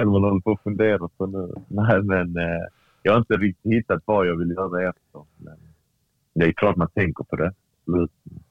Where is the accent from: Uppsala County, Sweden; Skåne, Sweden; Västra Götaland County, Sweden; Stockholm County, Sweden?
Skåne, Sweden; Malmö; Men samtidigt så är jag född uppväxt här, så jag är ju svensk.